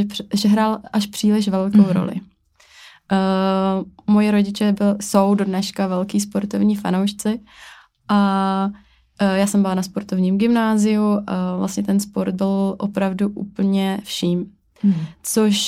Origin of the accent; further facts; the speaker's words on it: Šumava, Czechia; Tak já pocházím ze Šumavy